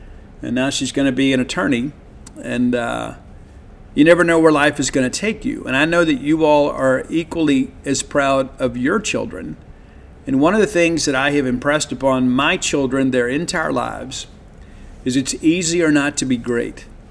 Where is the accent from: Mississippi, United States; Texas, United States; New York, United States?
Mississippi, United States; I'm from South Mississippi. That's a requirement.